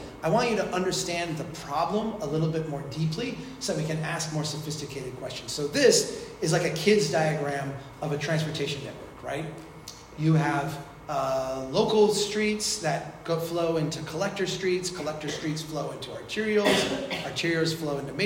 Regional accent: Minnesota, United States; now in Florida, United States; I'm from Minnesota, also very flat

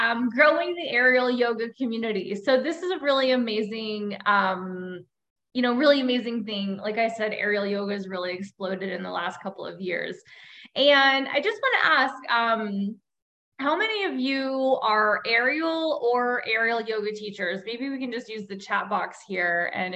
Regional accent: Florida, United States; I'm from Florida, so I'm a beach girl at heart.

